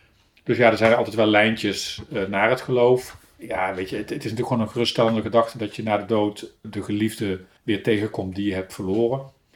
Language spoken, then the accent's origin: Dutch; Breda, North Brabant, Netherlands; born there; accent: Brabant; En na 30 jaar omzwervingen buiten Brabant weer terug in Brabant. Geboren in Breda.